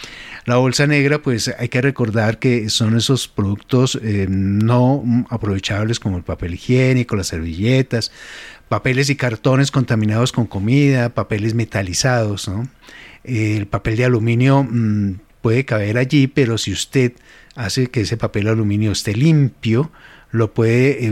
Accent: Bogotá, Bogotá D.C., Colombia; Yo recuerdo que en Bogotá, que es mi ciudad natal, pues hubo campañas ya hace mucho tiempo

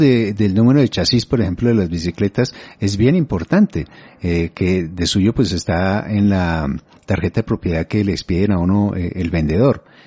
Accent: Colombia; como colombiano

